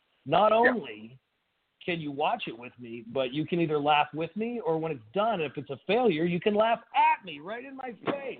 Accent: Georgia, United States; you guys here in Georgia, my home state, are the first ones to open with the most important question I've answered all day.

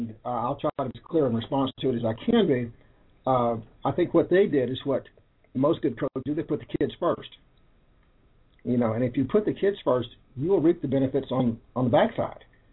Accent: Mount Airy, United States; the time when I grew up in Mount Airy, and I'll, you know, go over this very briefly, tennis and golf were segregated sports at that time.

